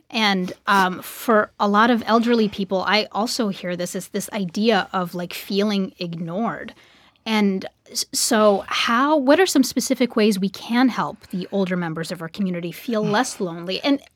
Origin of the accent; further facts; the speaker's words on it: Egypt; I grew up in Egypt, so each branch of the family lives on a floor, and here you don't really have that.